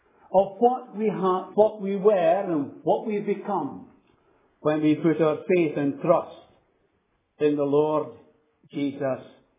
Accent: Lahore, Punjab, Pakistan; He's older than you, of course, but we grew up in Lahore together.

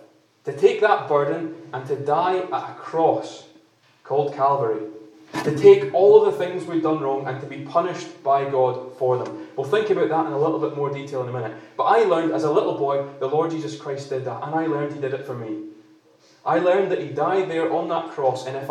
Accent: Scotland, United Kingdom; I'm also from Fife, so I live in a little village called Kelty. It's about half an hour from here and I am a Christian too.

